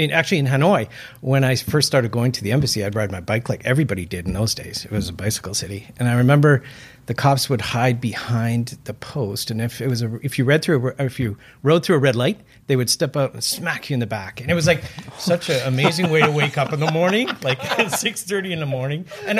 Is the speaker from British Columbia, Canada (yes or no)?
yes; Vancouver, British Columbia, Canada; also born or lived in Burnaby; As you mentioned, I was in Asia for about 12 years. I am from Vancouver. I was actually born in Burnaby, but grew up here, was in Vietnam with the embassy in Hanoi.